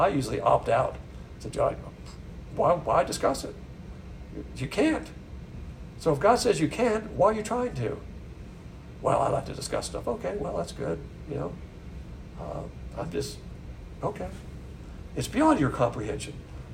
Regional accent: the South, United States; As a Southerner, I don't like that expression, going south.

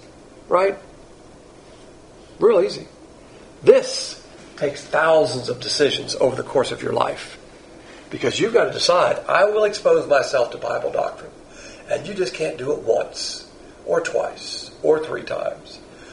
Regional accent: the South, United States; Of course, I'm from the South, and Southern women, they know how to, they don't spare the rod on kids.

